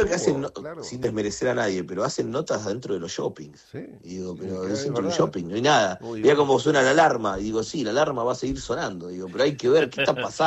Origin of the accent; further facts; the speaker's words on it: Argentina; soy argentino, o sea, soy el tipo que le ganó la final a ustedes